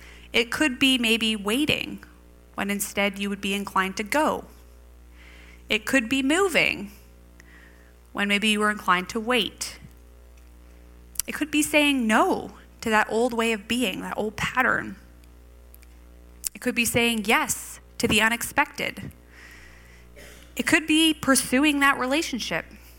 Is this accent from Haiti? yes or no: no; Canada; because we're Canadian, we're going to come by with a neighbor in a canoe